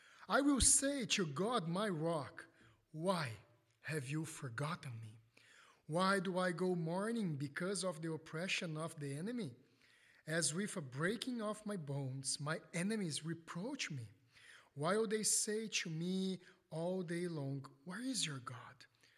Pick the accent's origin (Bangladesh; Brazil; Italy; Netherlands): Brazil; English is a second language; I come from Brazil, so we never have snow there.